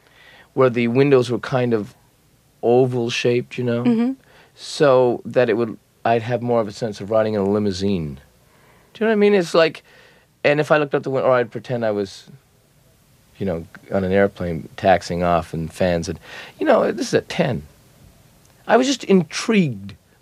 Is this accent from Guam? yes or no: no; Hamilton, Ontario, Canada; growing up in Hamilton, Ontario, Canada